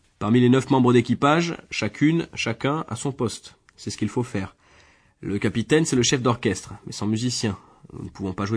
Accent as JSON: {"language": "French", "town": "Rochefort", "region": "Nouvelle-Aquitaine", "country": "France", "tie": "born there", "said": "Je suis né à Rochefort-sur-Mer et j'habitais Chilet, en Charente-Maritime."}